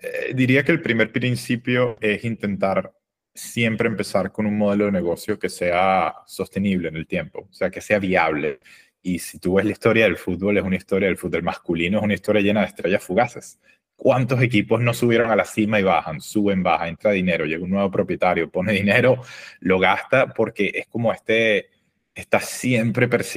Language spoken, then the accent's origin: Spanish; Venezuela; como dos latinos, sector argentina, yo soy venezolano.